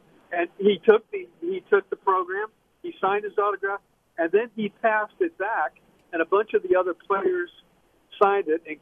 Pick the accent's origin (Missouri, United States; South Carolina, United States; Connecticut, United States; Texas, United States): South Carolina, United States; moved away as an adult; I just graduated from high school. We moved from South Carolina to the Washington, D.C. area.